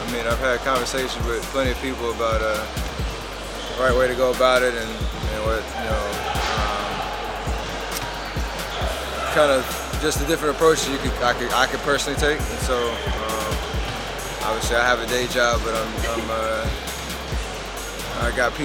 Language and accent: English; Charlotte, North Carolina, United States; a part of something that represents Charlotte so well, my hometown.